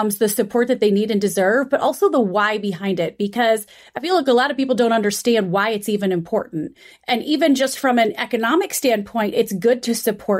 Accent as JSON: {"language": "English", "region": "Michigan", "country": "United States", "said": "Well, I know you guys are Midwesterners. I'm from Michigan."}